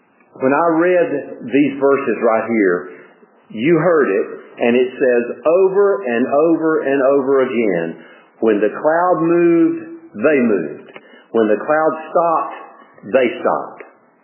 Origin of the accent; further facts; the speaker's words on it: Georgia, United States; so naturally I was from Ware and pretty well received there